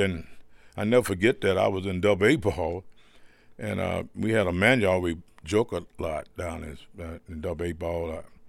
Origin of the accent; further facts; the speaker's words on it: Iron Oak, Virginia, United States; I come from the South, and, you know, like the South, you know, I talks about this a lot. I came from a little coal mining town, Iron Oak, Virginia, population about 200